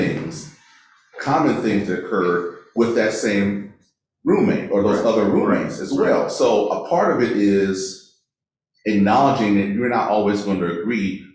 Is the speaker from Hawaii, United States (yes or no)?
no; Michigan, United States; So it wasn't like, okay, I'm from Michigan, I don't hang out